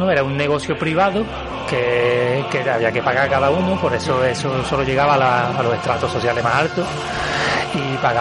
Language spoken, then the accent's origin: Spanish; Cádiz, Andalusia, Spain; y esto nos suena más a nosotros que somos de Cádiz